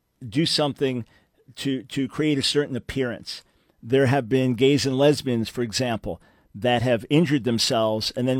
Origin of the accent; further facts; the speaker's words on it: New York City, New York, United States; Of course, I'm born and raised in New York City, Long Island